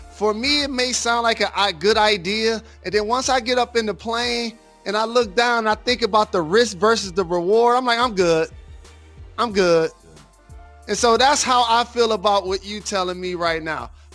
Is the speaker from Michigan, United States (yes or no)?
yes; Michigan, United States; Growing up in Michigan, one of the signature amusement parks in the country is called Cedar Point.